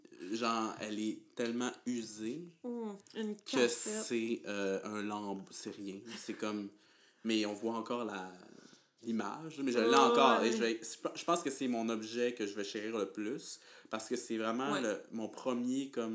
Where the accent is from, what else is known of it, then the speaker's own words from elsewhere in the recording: Quebec, Canada; On vient du Saguenay, en passant.